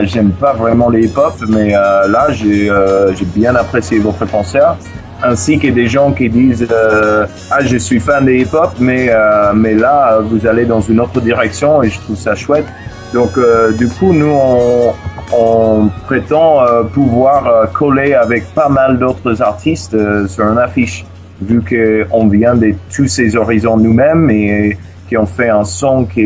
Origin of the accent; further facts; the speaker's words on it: New York, United States; first language en; French is a second language; now in Strasbourg, France; C'est ça, je viens de l'État de New York, mais ça fait à peu près 6 ans que j'habite à Strasbourg.